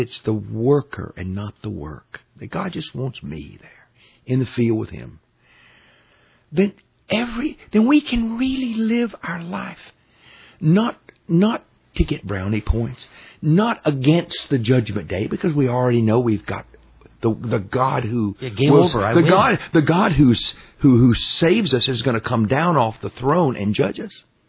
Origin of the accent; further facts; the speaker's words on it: Texas, United States; I'm from Texas.